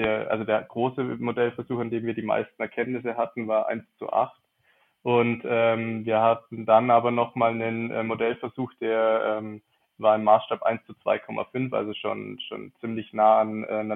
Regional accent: Augsburg, Bavaria, Germany; now in Innsbruck, Austria; also war dann zwischenzeitlich in Augsburg, wo ich herkomme, bin ein bisschen rumgereist auch

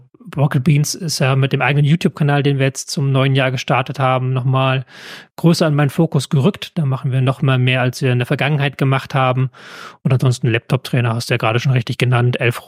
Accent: Hamburg, Germany; Aber ich komme hier aus dem Osten von Hamburg.

